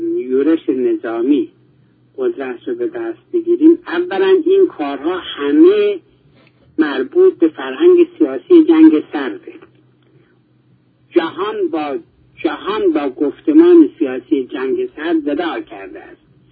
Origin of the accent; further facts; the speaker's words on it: Iran; moved away; به عنوان یک سپاهی حرفه‌ای آزادی، به عنوان یک ایرانی، از دور دستان ضمن سلام به دماوند